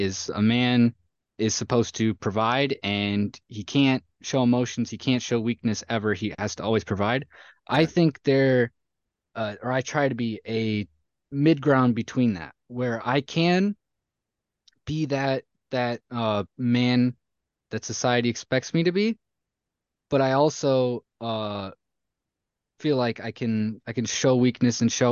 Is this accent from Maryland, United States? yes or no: no; Belleville, Michigan, United States; And I'm from the Belleville area in awesome. Michigan.